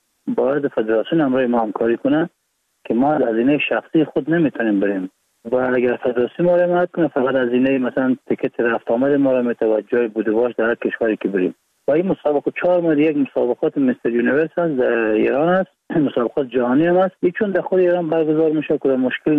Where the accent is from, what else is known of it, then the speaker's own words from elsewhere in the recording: Baghlan, Afghanistan; also born or lived in Iran; بلند ایران هستم و 31 سال سنم هست. از ولایت بغلان هستیم و متولد ایران هستم